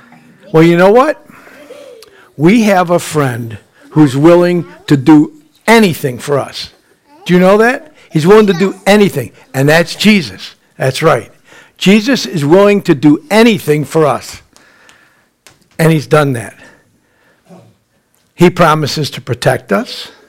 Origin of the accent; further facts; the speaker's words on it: Buffalo, New York, United States; We grew up in Buffalo, so we loved the Buffalo Bills.